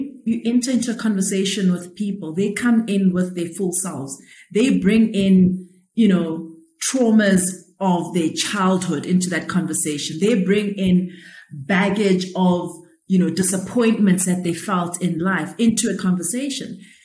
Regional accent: South Africa; regardless of who you are as a South African, in order for us to move forward, is starting by seeking to understand.

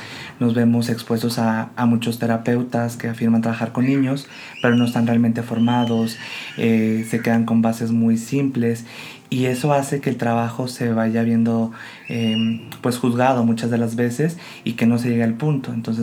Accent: Durango, Mexico; soy de Durango y me dedico al trabajo con niños y adolescentes

